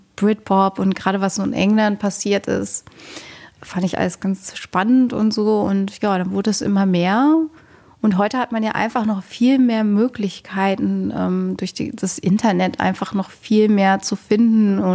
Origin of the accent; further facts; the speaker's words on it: Rhineland, Germany; ich komme eigentlich auch aus dem Rheinland